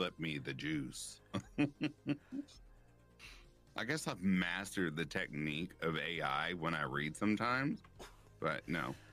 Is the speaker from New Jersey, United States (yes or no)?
no; Kentucky, United States; I love growing up in Kentucky because we had all four seasons.